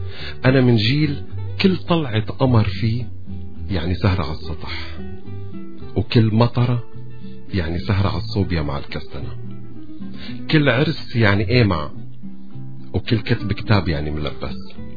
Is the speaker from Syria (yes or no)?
yes; Syria; أنا سوري، أنا سوري بس، وما رح أقلك أنا من وين، بس بدي أكد لك أنه غالبا أنا مو من جيلك، أنا من جيل تاني، جيل قديم